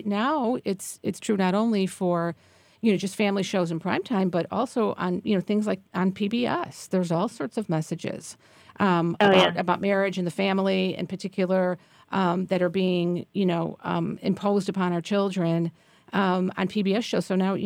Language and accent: English; Chicago, Illinois, United States; I grew up on the west side of Chicago